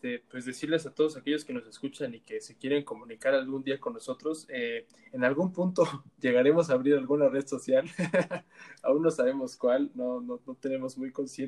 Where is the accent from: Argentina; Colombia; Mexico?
Mexico; en México es donde menos nos escuchan y eso que somos de México